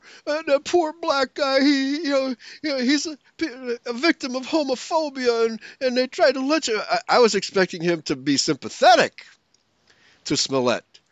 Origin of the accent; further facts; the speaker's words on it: Chicago, Illinois, United States; So now we see that in my hometown, Chicago, you know, they accuse us all of being racists, right?